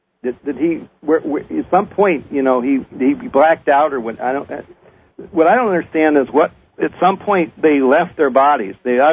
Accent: Ann Arbor, Michigan, United States; Yeah, well, I'm from Ann Arbor, and I know Detroit

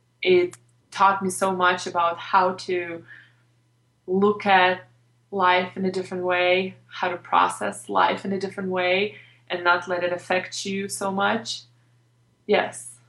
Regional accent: Ukraine; everybody around me really smoked back whenever I was growing up in Ukraine.

